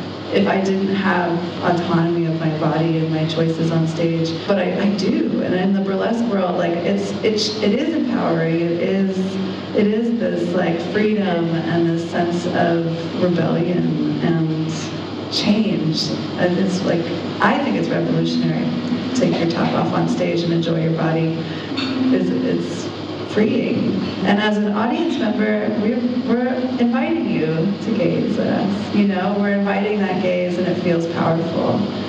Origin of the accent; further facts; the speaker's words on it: United States; I find it more politically charged to be naked as an American.